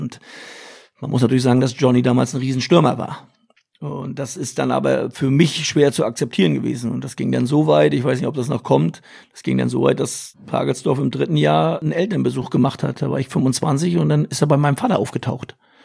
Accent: Rostock, Mecklenburg-Vorpommern, Germany; born there; Als gebürtiger Rostocker, nie bei Hansa Rostock gespielt, im Nachwuchs höchstens gegen

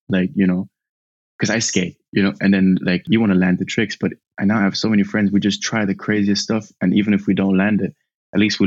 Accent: Germany; growing up in Germany, you know, and I had, like, a black mom and a white dad, and I had kind of, like, light skin but curly hair, and I spoke better English than I spoke German

